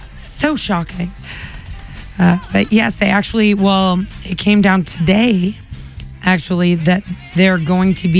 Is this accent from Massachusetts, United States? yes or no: yes; Quincy, Massachusetts, United States; I remember, you know, I grew up in Quincy.